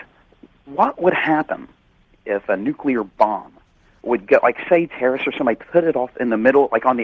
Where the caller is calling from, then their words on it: Ohio, United States; I'm actually calling from Southern Ohio.